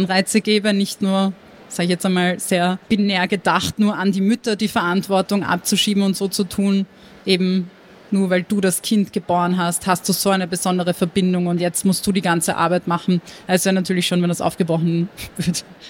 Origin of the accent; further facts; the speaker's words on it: Montenegro; vor allem in Montenegro, wo ich herkomme, schon stärkere patriarchale Strukturen